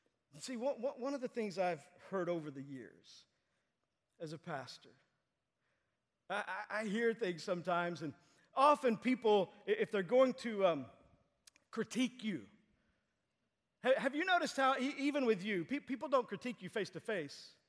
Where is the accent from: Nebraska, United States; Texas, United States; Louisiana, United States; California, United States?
Texas, United States; I remember as a kid growing up in Texas, we would often go to my great-grandmother's house.